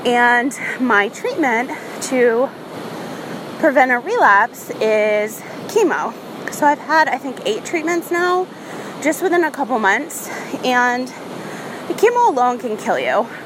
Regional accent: Rhode Island, United States; But there's nothing better than being on the ocean. I grew up on the ocean. I'm from Rhode Island.

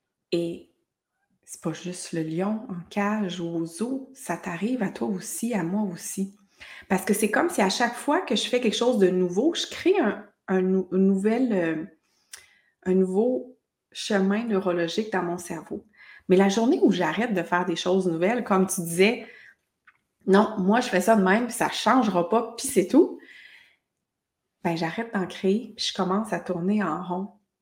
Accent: Quebec, Canada; now in Europe; Tu sais, toi, on est du Québec, moi, là, j'habite en Europe, mais on s'en va dans un autre pays

